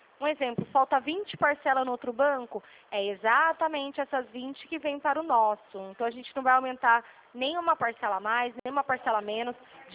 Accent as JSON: {"language": "Portuguese", "region": "São Paulo", "country": "Brazil", "said": "Sou de São Paulo."}